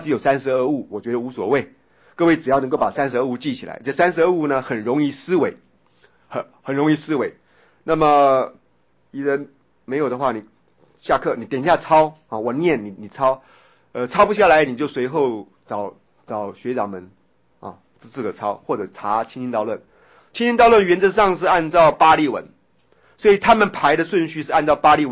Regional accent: China; 我想我们中国人最重视这个部位了哈

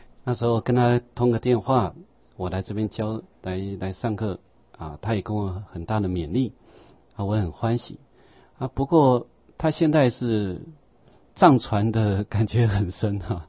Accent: China; 我是中国的出家人。

